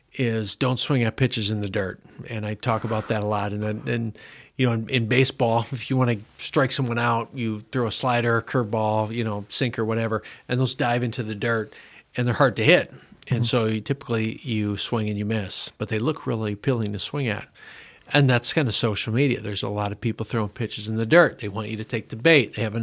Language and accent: English; Minnesota, United States; I grew up in Minnesota. It's changed a lot since I grew up there. Moved to Sioux Center, Iowa for college.